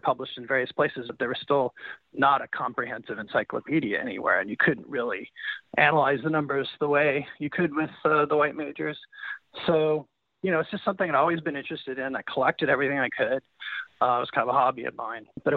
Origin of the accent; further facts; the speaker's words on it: Kansas City, United States; I was growing up in Kansas City as a fan of the Royals